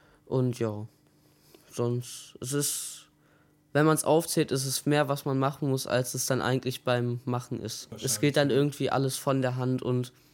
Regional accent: Weflinghofen, North Rhine-Westphalia, Germany; ich bin ja an Schützenfest geboren hier in Weflinghofen.

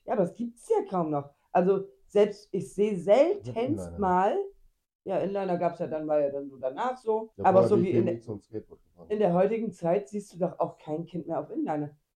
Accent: East Germany, Germany; ich bin am Osten groß geworden.

